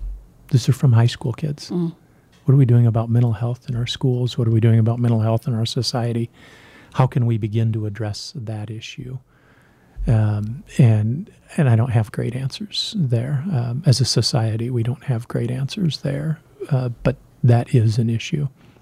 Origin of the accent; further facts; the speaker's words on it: Nebraska, United States; now in South Dakota, United States; I grew up in Nebraska, and now being a transplant to South Dakota